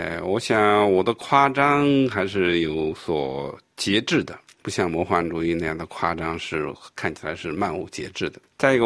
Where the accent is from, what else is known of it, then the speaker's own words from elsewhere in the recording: Shandong, China; 当时在我的故乡山东的一个县里边